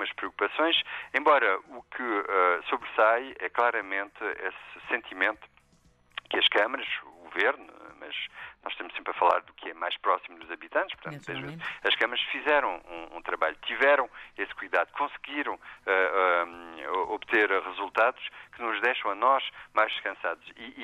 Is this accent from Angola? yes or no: no; France; nós somos franceses, somos eleitos franceses, mas essa nossa ligação com a parte portuguesa também é uma forma de mostrar a nossa dupla cultura